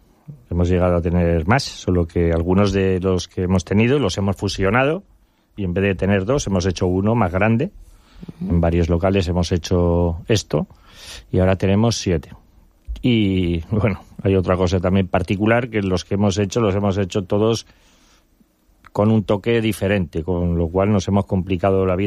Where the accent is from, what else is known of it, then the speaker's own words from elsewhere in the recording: Urretxu, Basque Country, Spain; born there; yo nací en Guipúzcoa, en un pueblecito que se llama Urretxu.